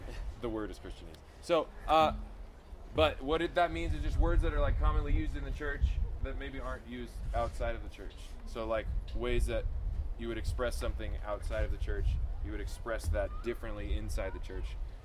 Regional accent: San Diego, California, United States; So we played a show in Arizona. We're from San Diego.

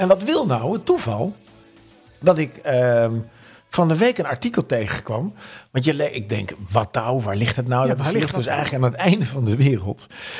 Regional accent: Amsterdam, North Holland, Netherlands; Dat was echt heel leuk in Eindhoven. Want ik kwam uit Amsterdam.

